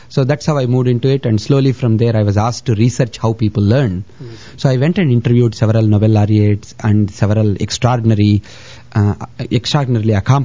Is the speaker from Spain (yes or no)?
no; India; now in United States; I come from India, and I've been in the United States for about 22 years.